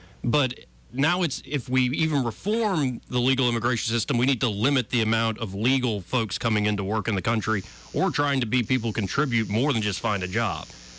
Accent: United States; I know Americans. I am an American.

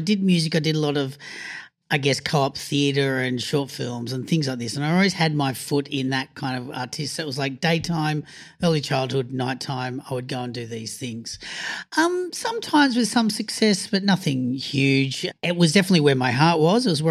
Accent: Sydney, New South Wales, Australia; I grew up in Sydney, Australia, down in the Shire

